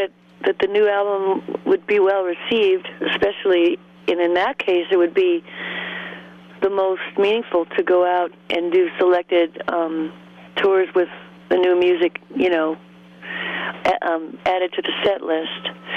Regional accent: Seattle, Washington, United States; we come from Seattle originally, and that's not, you know, your usual big city kind

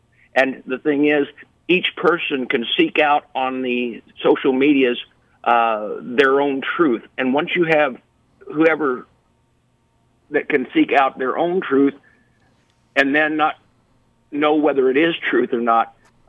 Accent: Illinois, United States; I come from Illinois. I know where fraud exists.

